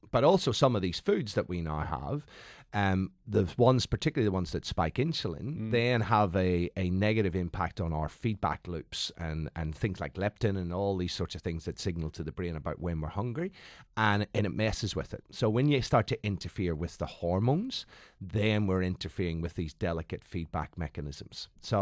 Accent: Ireland; I'm Irish, ex-military.

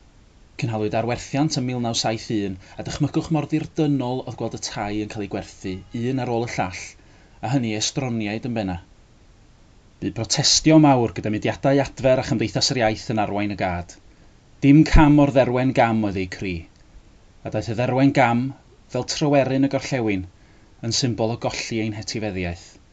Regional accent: Wales, United Kingdom; Ond fel Cymro sy'n ymfalchio'n ei iaith ac yn ein hanes a'n diwylliant fel cenedl

